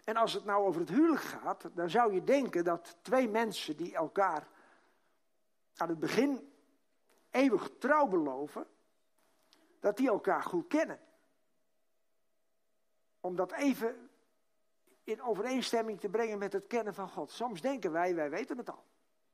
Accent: Kinderdijk, South Holland, Netherlands; ik denk, ik kom uit Kinderdijk

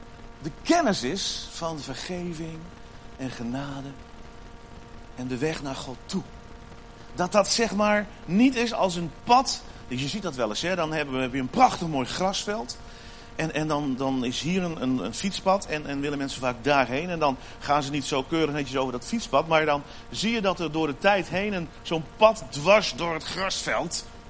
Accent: Netherlands; Tuurlijk weet ik wel, wij zijn Nederlanders, dus wij willen alles perfect doen.

